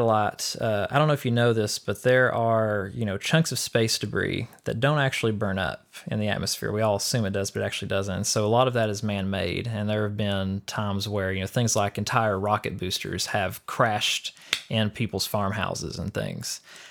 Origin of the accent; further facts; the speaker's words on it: Pikeville, Kentucky, United States; I grew up in Eastern Kentucky, a pretty small town. I like to tell people I'm from Pikeville. They can tell I'm from there because of the way I say it.